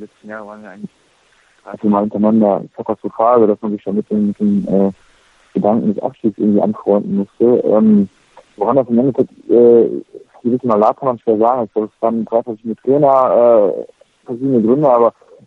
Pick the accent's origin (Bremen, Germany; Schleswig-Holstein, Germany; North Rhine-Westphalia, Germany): Bremen, Germany; Ich glaube, als Bremer gewinnt man gegen Leipzig immer sehr gerne.